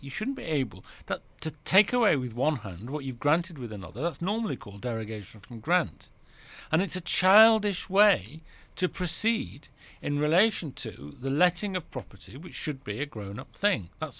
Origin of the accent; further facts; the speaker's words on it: Manchester, North West England, United Kingdom; where I grew up in Manchester.